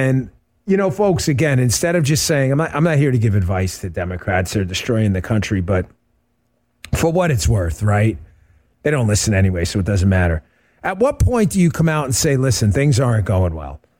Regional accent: New York, United States; We're screamers from New York.

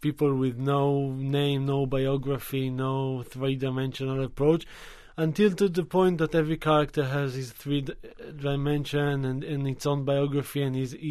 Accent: Israel; when I was growing up in Israel in the 80s

